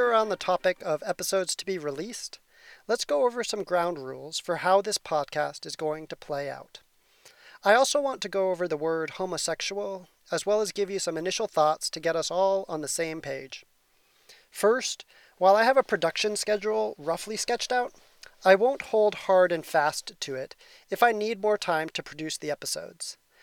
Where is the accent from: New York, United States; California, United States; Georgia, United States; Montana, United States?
Montana, United States; Billings; I loaned out to other friends in Billings, Montana, my hometown, and where I lived March through August of this year. Because I grew up in a Christian home and attended a Christian college for my bachelor's degree